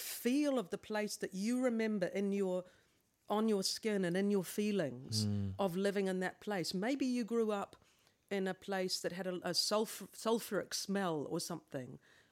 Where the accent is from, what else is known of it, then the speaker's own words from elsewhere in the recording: Wellington, New Zealand; So I come from Wellington, Pōneki.